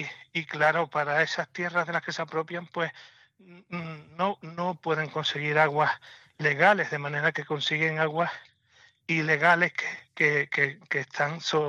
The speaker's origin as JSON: {"language": "Spanish", "town": "Cortegana", "region": "Andalusia", "country": "Spain", "said": "No, estoy en la Sierra de Huelva. Soy un ganadero de la Sierra de Huelva, de Cortegana."}